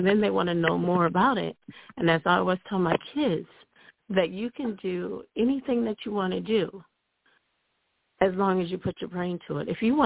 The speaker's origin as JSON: {"language": "English", "town": "Baltimore", "region": "Maryland", "country": "United States", "tie": "born or raised there", "said": "I am born and raised in Baltimore, yes."}